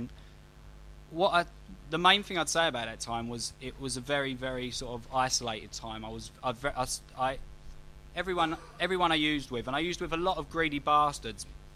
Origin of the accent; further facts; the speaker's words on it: London, United Kingdom; 34 years of age, and that's all my vital statistics, really. I'm from the East End